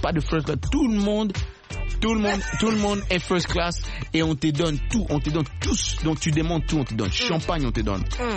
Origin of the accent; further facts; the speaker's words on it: Kinshasa, DR Congo; Tu sais ce qu'on dit chez moi à Kinshasa